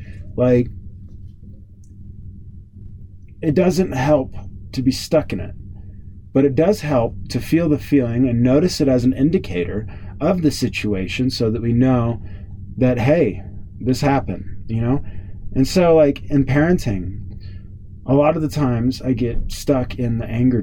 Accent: the South, United States; Like I grew up in the South, as I've told you all before.

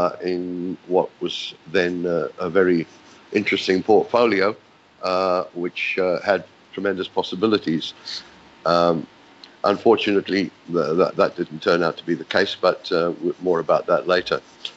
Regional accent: England, United Kingdom; moved away as an adult; also born or lived in South Africa / Fiji; I emigrated from England to start my mining career, and worked in South Africa for 18 years, becoming a section manager on the mines there. And then I moved to the Fiji Islands

